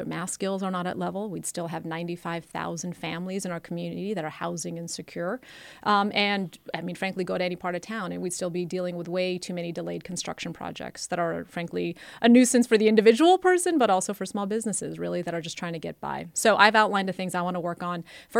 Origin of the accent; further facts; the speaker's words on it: United States; I'm a proud first-generation American. My mom came to this country over 40 years ago.